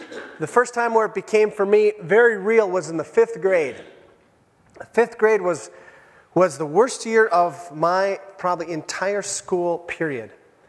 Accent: Minnesota, United States; I know, I was raised on the Iron Range, I admit it.

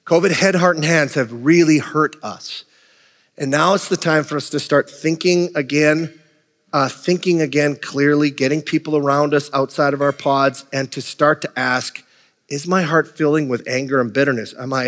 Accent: Hibbing, Minnesota, United States; We grew up together in Hibbing.

